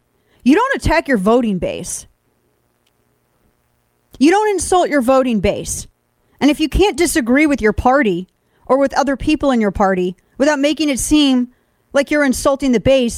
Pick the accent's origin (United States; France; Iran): United States; St. Louis, Missouri; My hometown of St. Louis.